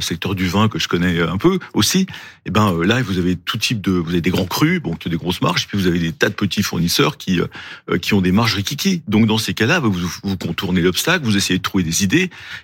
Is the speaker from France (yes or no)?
yes; France; Moi, je suis français avant d'être européen.